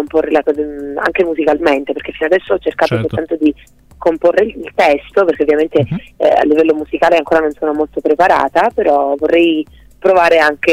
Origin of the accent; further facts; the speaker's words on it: Sicily, Italy; Appunto, perché sono siciliana